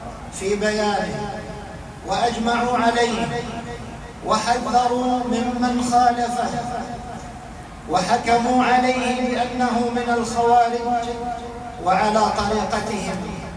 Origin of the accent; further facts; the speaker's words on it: Egypt; أن يحفظ بلادنا مصر